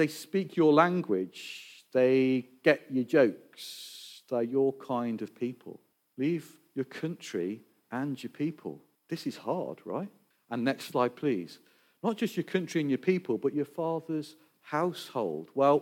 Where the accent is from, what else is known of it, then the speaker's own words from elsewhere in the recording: Birkenhead, North West England, United Kingdom; accent: Scouse; I'm originally from the Northwest, if you were trying to guess my accent. It's a little bit confused, but I was a Scouser originally. My mum will tell you we're from near Chester, but we weren't. We're from Birkenhead